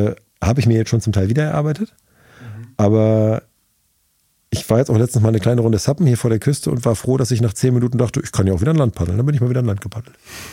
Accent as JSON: {"language": "German", "town": "Norderney", "region": "Lower Saxony", "country": "Germany", "tie": "born or raised there", "said": "ich bin auf Norderney aufgewachsen. Ich bin seit 38 Jahren Wassersportler."}